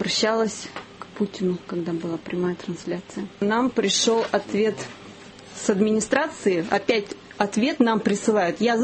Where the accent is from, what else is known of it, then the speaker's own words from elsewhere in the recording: Kazakhstan; moved away; ну, мы же приехали из Казахстана, нас тут терроризировали.